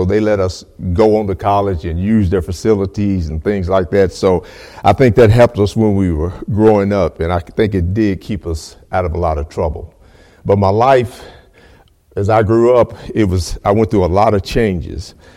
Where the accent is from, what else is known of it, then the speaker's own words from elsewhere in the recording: Frankfort, Kentucky, United States; But I was raised in Frankfort, Kentucky, and that's the capital of Kentucky. And I've lived there since I was about 2 years old.